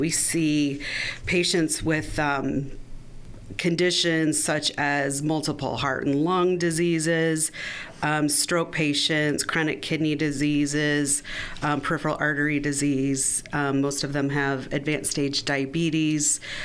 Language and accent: English; Dixon, United States; I am. I'm from Dixon.